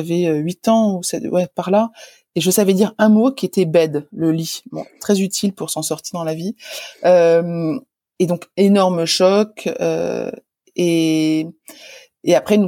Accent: Reims, Grand Est, France; J'ai grandi, je suis née à Reims, je suis rémoise.

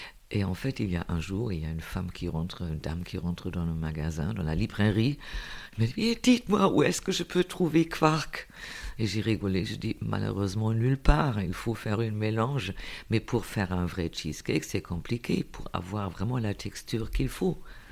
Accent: Koblenz, Rhineland-Palatinate, Germany; French is a second language; moved away as an adult; now in France; je viens de Koblenz en Allemagne et je vis en France depuis à peu près 20 ans. Je suis arrivée avec l'euro.

